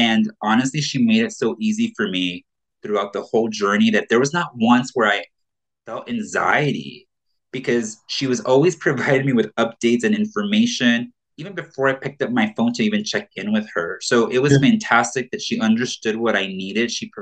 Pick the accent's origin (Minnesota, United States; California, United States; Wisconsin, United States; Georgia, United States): California, United States; lived in California, which I am from California.